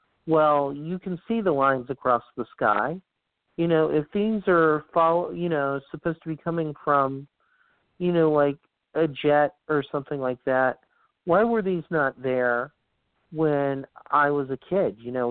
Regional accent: the South, United States; you know, I grew up in the South.

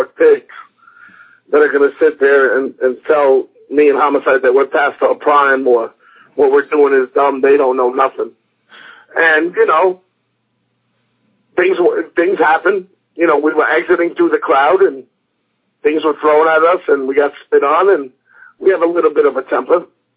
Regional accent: New York, United States; I'm a New Yorker, but Philadelphia made

